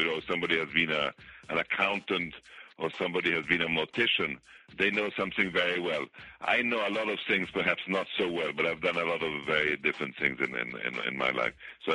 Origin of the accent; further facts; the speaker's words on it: Paris, Île-de-France, France; I was born in Paris from Italian parents. I went to school in France.